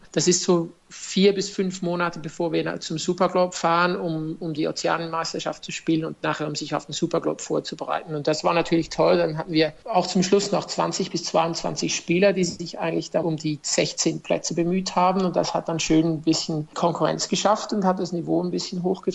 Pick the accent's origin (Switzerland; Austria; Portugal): Switzerland; Zofingen, Aargau; ich bin im kleinen Ort aufgewachsen, wo Handball die Nummer 1 war, in Zofingen.